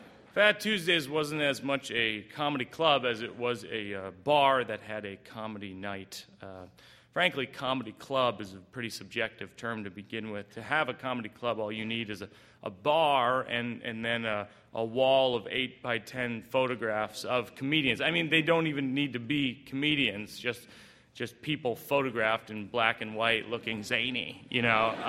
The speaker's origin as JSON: {"language": "English", "region": "New Jersey", "country": "United States", "said": "I'm from Jersey."}